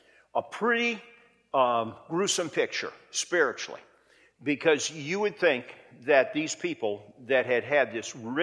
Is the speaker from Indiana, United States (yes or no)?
yes; Indiana, United States; at least as a young boy growing up in Central Indiana, because I remember the old First Baptist Church in Plainfield